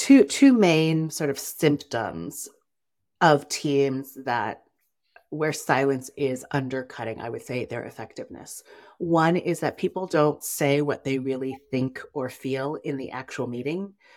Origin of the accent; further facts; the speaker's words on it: Taiwan; I am from Taiwan. I present as I identify as an Asian American woman.